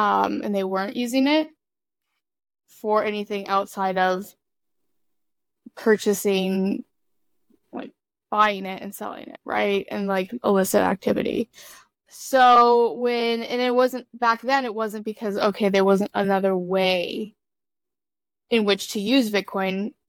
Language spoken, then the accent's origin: English; Midwest, United States; And I think I can say that I'm from the Midwest, so I'm not like one to boast